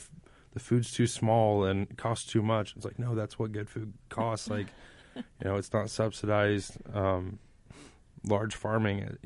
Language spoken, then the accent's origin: English; Anderson, Indiana, United States; And I'm from Anderson. So it was actually up there.